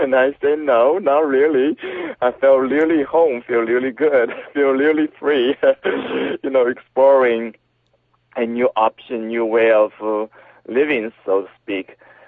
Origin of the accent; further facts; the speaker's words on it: China; Of course, I was born in China and the end of the Cultural Revolution.